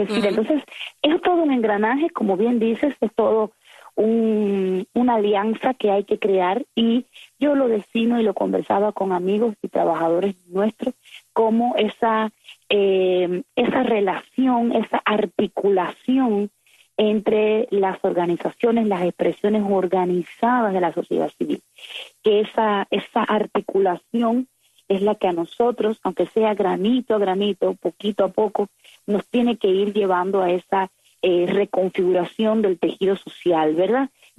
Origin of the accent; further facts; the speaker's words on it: Cuba; Yo seguiré siendo tan cubana como en este momento que me encuentro hoy en La Habana.